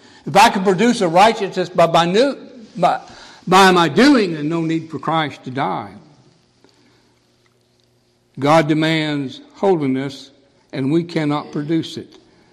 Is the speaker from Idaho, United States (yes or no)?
yes; Gooding, Idaho, United States; born there; My mother immigrated to this country in 1948. I wasn't born in Europe. I was born in Gooding, Idaho, 4 years later.